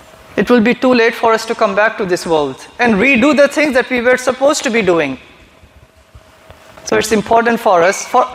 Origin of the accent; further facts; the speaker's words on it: Hyderabad, Telangana, India; I mean, I'm from Hyderabad, India, right?